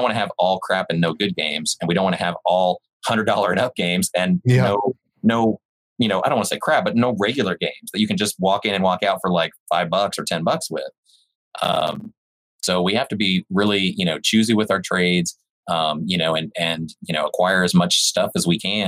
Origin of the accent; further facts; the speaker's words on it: Texas, United States; also born or lived in California, United States; I was born in California, but lived most of my life in Texas. So I consider myself a Texan.